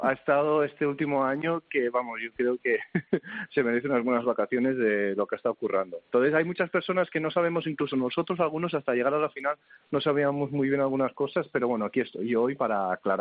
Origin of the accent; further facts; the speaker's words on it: Lleida, Catalonia, Spain; cinco de esos seis somos de Lérida, todos del mismo club.